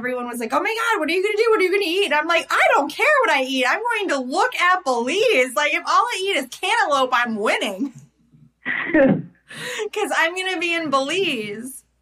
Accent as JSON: {"language": "English", "region": "New York", "country": "United States", "lives_now": "Los Angeles, United States", "said": "I came from New York to LA, which is a little bit different, but it's still across from coast to coast."}